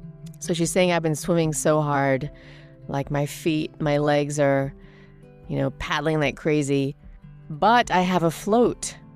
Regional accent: Germany; also born or lived in England; So as I grew up in Germany and England, we would drive to Germany and East Germany and drive through the entrance, one of the entrances by the Berlin Wall

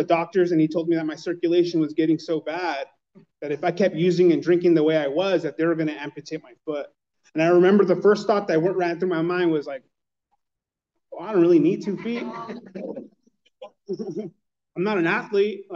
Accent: East Los Angeles, California, United States; now in Riverside, United States; But I am from East LA, and I moved out to Riverside.

